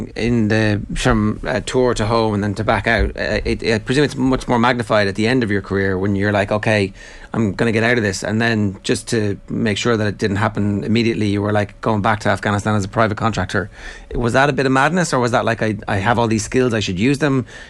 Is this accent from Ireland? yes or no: yes; Leinster, Ireland; There's a story that I heard from growing up in Kildare